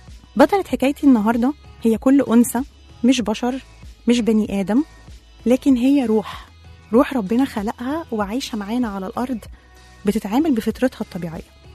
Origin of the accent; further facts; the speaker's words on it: Egypt; احنا عندنا في مصر تقريبا على مستوى الجمهورية حوالي 449 دار أيتام